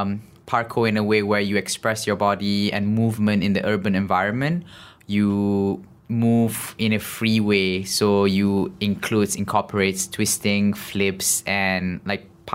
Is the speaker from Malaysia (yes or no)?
yes; Bangi, Selangor, Malaysia; So he brought me to the first meetup in my hometown, Bangi.